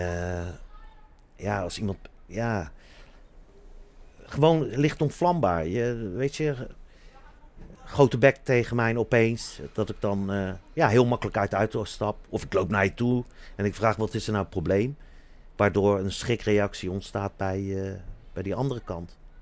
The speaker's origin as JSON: {"language": "Dutch", "country": "Netherlands", "tie": "born or raised there", "said": "Ik ben geboren getogen in Nederland."}